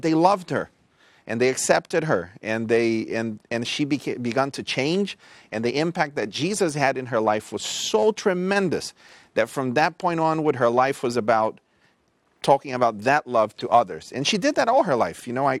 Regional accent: Brazil; I grew up in Brazil. So all my upbringing was in Brazil.

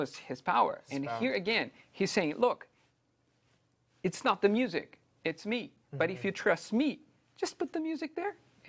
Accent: Brazil; English is a second language; I'm from Brazil, and in Brazil we love soccer.

